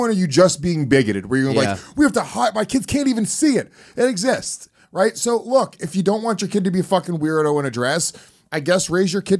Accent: New York City, New York, United States; Maybe because I'm from New York City and I go to LA a lot.

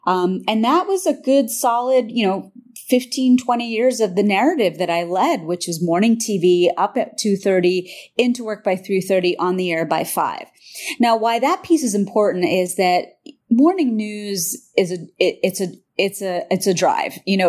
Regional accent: Pennsylvania, United States; but that was the only culture I knew growing up as an American kid in Pennsylvania.

